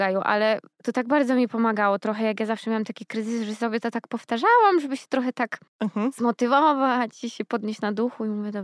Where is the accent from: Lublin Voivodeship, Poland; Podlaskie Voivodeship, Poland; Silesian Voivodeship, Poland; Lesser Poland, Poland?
Lesser Poland, Poland; Kraków; Ja jestem z Huty, więc z Krakowa.